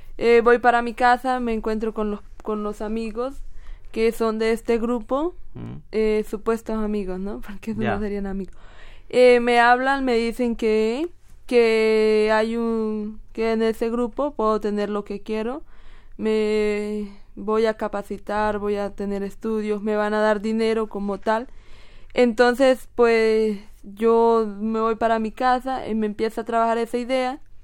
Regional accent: Norte de Santander, Colombia; Como yo soy del Catatumbo, esta es una zona que es muy guerrillera y hay mucha guerrilla.

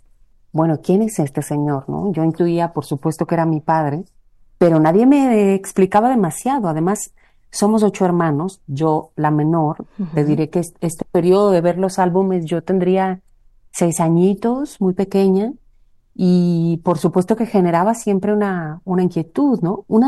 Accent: Ecatepec, State of Mexico, Mexico; crecí en el Estado de México, un lugar que se llama Ecatepec, que es el lugar más peligroso del mundo para ser mujer.

